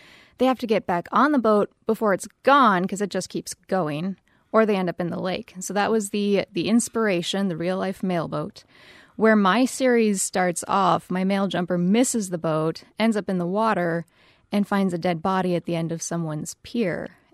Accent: North Dakota, United States; So I'm originally from North Dakota. I currently live in western Montana.

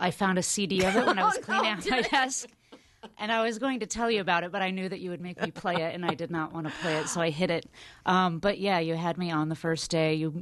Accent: Council Bluffs, Iowa, United States; I mean, I grew up in Council Bluffs, and so my sister went to the University of Nebraska at Omaha.

